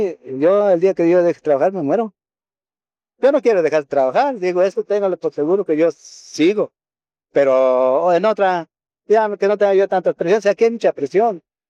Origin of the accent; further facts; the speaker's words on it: Guerrero, Mexico; yo soy del estado de Guerrero, pero tengo unos familiares aquí en Morelos que siembran.